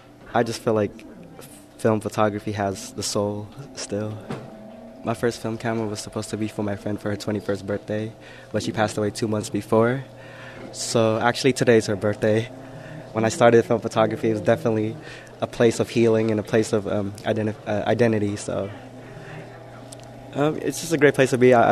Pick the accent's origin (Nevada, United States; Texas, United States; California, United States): California, United States; San Francisco; I am from South of Market, and we are here today